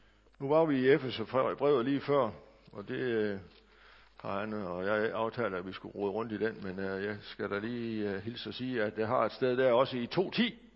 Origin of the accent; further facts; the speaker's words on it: North Denmark Region, Denmark; Det er jo sådan noget lommeteologi hjemme i Thy, men den er god nok.